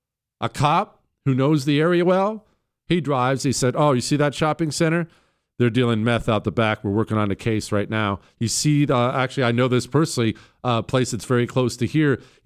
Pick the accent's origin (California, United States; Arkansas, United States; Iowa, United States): Iowa, United States; I'm originally from Northwest Iowa. Lived there 23 years.